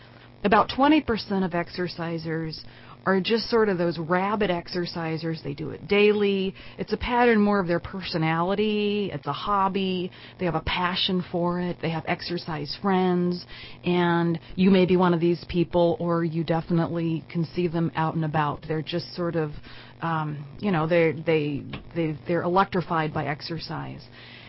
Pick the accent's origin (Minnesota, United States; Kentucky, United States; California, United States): California, United States; Redding; somehow being born and raised in Redding. I don't know how I've missed Modoc County, so I'm finally driving east